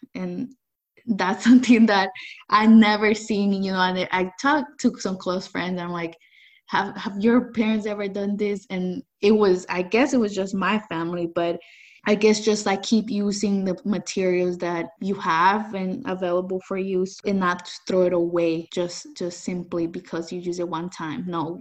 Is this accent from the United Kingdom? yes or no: no; El Salvador; now in United States; I came from El Salvador, so my experience was totally different than the one that I have right now. Basically, I'm from one of the poorest regions in El Salvador.